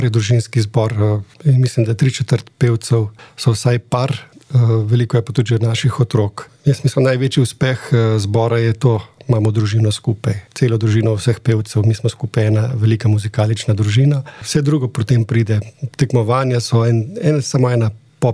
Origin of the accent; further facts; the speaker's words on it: Rakek, Inner Carniola–Karst, Slovenia; In pa Rakek, zato ker smo bili iz Rakeka takrat. Takrat smo res bili večinoma iz Rakeka in iz Ivanega sela.